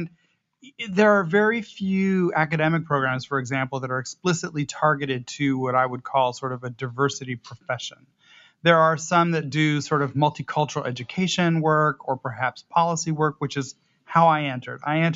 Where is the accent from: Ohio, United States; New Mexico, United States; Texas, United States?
New Mexico, United States; Albuquerque; when I was born and raised in Albuquerque, I identify as biracial. My mother is from Peru. My father is here, white, from the United States.